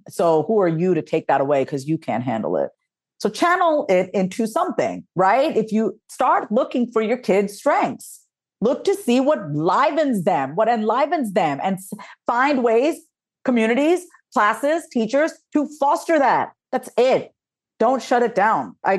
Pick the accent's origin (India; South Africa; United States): India; So I'm the brown sheep of the family. I'm Indian.